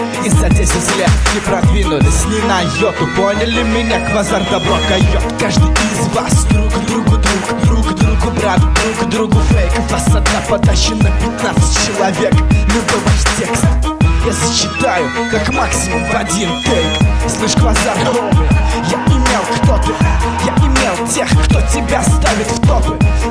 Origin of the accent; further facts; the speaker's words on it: Dimitrovgrad, Ulyanovsk Oblast, Russia; Я из Димитровграда.